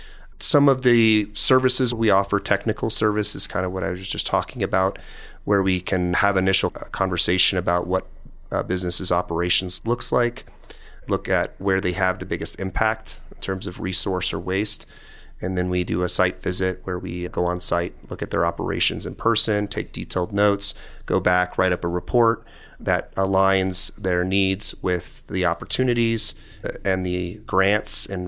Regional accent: Colorado, United States; I'm born and raised in Colorado. I've lived in communities all over the state, including Aurora, Greeley, Grand Junction, and Colorado Springs.

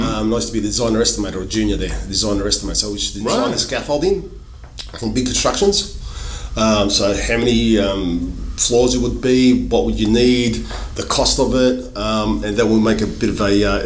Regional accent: Enmore, New South Wales, Australia; I was born in Marrickville Hospital in Marrickville, but we lived in Enmore in the early 70s. And we stayed there for about 6-7 years, roughly, through the late 70s. Then we moved into Erwood, which is a couple suburbs away.

